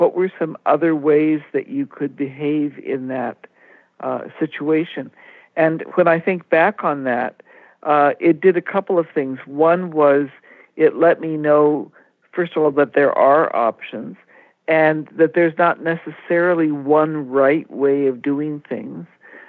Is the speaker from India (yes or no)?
yes; India; Some of our audience may know I grew up in India. I had the experience in our home of meeting Sikhs and Hindus and Christians and Buddhists.